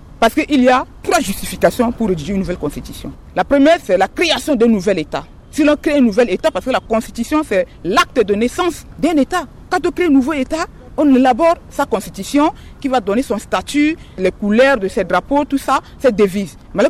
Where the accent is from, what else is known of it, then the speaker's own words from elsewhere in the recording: Central African Republic; Je suis centrafricain, je m'oppose à cette constitution.